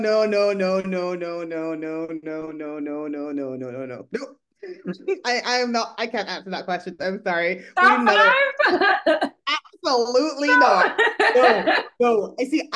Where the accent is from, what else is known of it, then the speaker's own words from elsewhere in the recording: Barbados; My favorite childhood memory. It would have to be, so I grew up in Barbados.